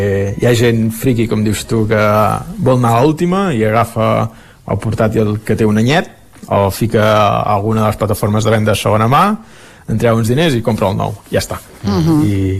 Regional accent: Catalonia, Spain; que per exemple jo, que sóc un català, estic tot el dia amb l'ordinador

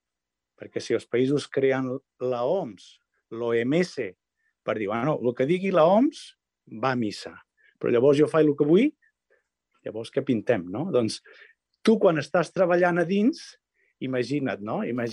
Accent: Barcelona, Catalonia, Spain; he estudiat a l'Autònoma i vinc de Barcelona

